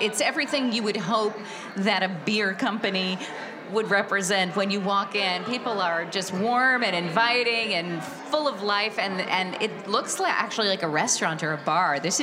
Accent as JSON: {"language": "English", "region": "Midwest", "country": "United States", "said": "I'm from the Midwest."}